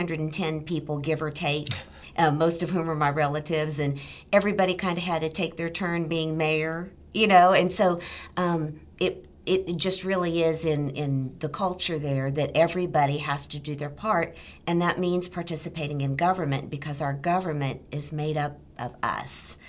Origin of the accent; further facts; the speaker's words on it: Nebraska, United States; now in Memphis, United States; Well, I grew up on a farm in Nebraska, and Nebraska's a very small state. It doesn't have a lot of folks in it.